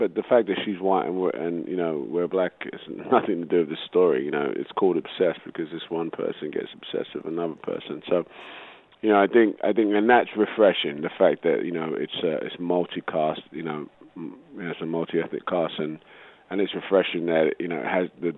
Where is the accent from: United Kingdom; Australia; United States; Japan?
United Kingdom; England; I'm English. My parents live here. My family's here. My friends are here.